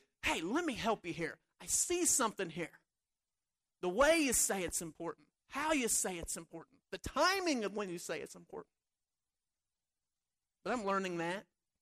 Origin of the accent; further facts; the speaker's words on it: Mount Vernon, Ohio, United States; I said, "Well, we're from Mount Vernon."